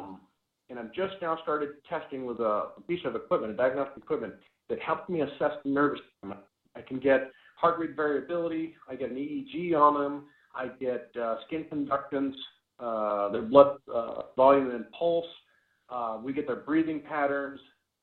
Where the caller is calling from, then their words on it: Illinois, United States; Illinois.